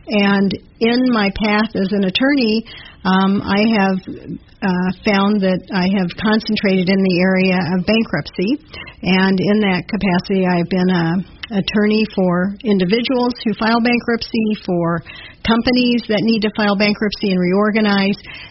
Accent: Kansas City, Missouri, United States; Well, born and raised in Kansas City, went away to college, but came back to law school at UMKC Law School

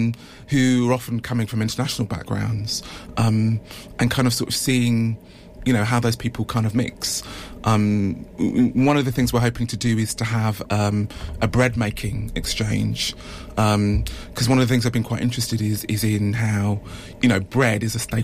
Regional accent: London, United Kingdom; I mean, I'm originally from London

